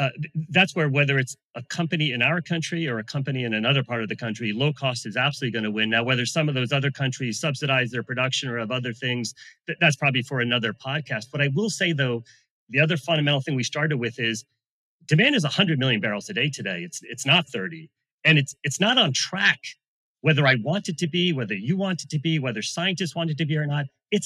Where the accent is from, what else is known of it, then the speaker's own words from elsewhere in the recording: United States; and I apologize, I'm an American